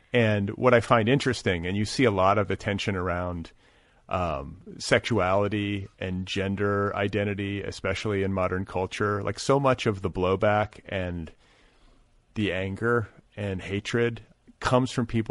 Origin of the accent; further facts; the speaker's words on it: Midwest, United States; we're both from the Midwest, I'm this, I'm that.